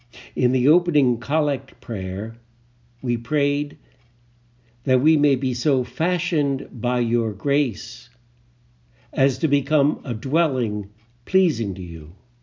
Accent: Philadelphia, Pennsylvania, United States; Now, growing up in Catholic Philadelphia, the Lent question was always put in terms of, what are you going to give up for Lent?

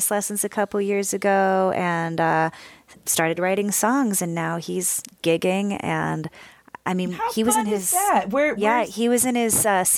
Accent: Houston, Texas, United States; I grew up mostly in Houston

